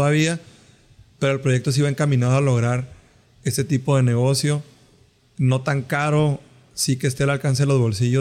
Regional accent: Sonora, Mexico; Yo sí noto que en San Luis, pues por la cuestión, por mil cuestiones, el calor y porque somos de Sonora

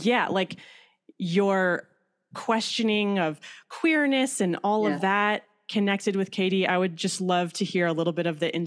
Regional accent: Rochester, New York, United States; I'm wearing my Finger Lakes New York sweatshirt because I also wanted to mention we're both from Rochester.

